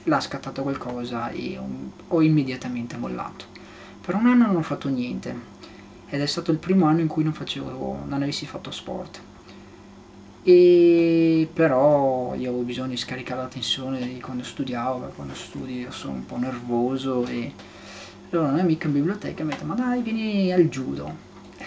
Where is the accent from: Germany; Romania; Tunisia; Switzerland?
Germany; Italian is a second language; quando parlo inglese si sente tantissimo che sono tedesco, cosa che non si sente invece quando parlo italiano.